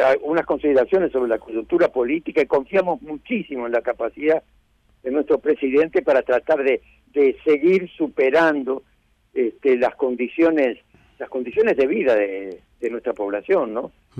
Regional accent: Uruguay; Yo tengo derecho a saberlo, como uruguayo y como edil también.

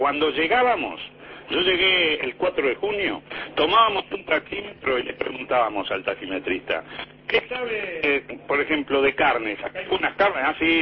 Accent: Uruguay; te preguntan, ¿sos uruguayo o argentino? No, uruguayo.

